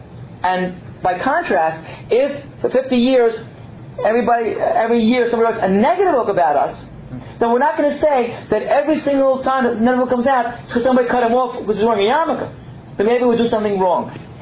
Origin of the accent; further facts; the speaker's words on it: Staten Island, New York, United States; when I grew up in Staten Island